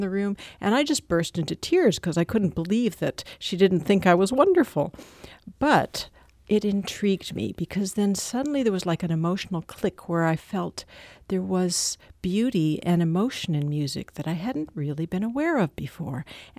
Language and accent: English; Olivette, Missouri, United States; now in London, United Kingdom; Well, I grew up in Olivet. I went to Ladue High School.